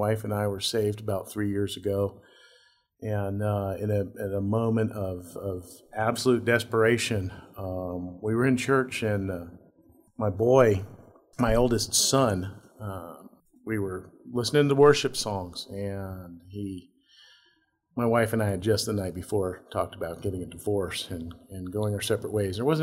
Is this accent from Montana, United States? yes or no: yes; Montana, United States; I'm from Montana, and I went to Montana for a reason back in 99.